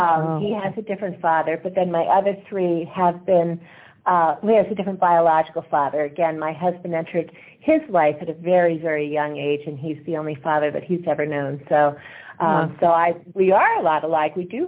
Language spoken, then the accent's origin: English; Allentown, Pennsylvania, United States; born there; also born or lived in Japan; I was born in Allentown, Pennsylvania, and though my parents were married for a very short time, they got divorced shortly after my birth, and my mother married a naval officer, and so I spent the early part of my life traveling up and down the East Coast and to Japan